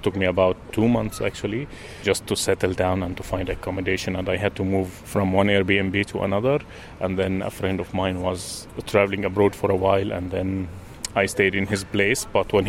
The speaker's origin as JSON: {"language": "English", "country": "Syria", "lives_now": "Dublin, Ireland", "said": "I'm doing my PhD here in DCU in my third year. Now I'm going to my third year. I'm originally from Syria."}